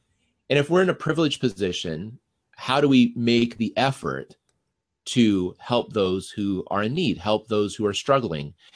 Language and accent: English; Denver, Colorado, United States; I grew up in Denver, and there's a lot of Mexicans and Central Americans in Denver.